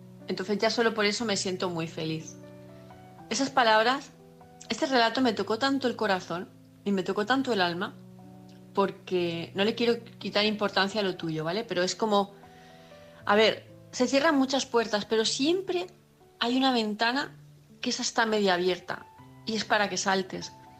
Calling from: Palma, Balearic Islands, Spain; de Palma de Mallorca.

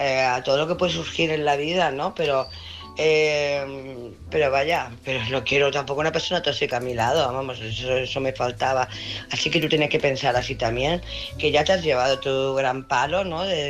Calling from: Barcelona, Catalonia, Spain; de Barcelona.

